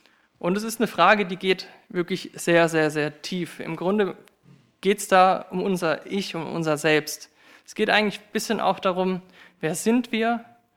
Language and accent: German; Epfenbach, Baden-Württemberg, Germany; ich komme aus Eppenbach, bin 28 Jahre alt, habe Germanistik, also das ist Deutsch, und evangelische Theologie in Heidelberg studiert und bin jetzt seit 5 Jahren mit meiner Frau Rebecca verheiratet.